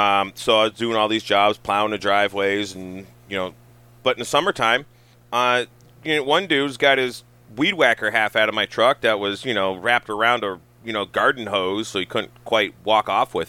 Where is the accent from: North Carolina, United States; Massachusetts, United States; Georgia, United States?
Massachusetts, United States; I'm from Western Mass, which is like everybody's like into guns and has cows and, you know, it's two different worlds.